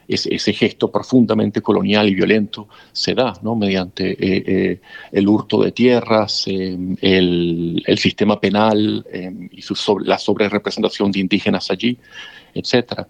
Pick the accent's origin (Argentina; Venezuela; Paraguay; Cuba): Venezuela; o sea, yo soy venezolano.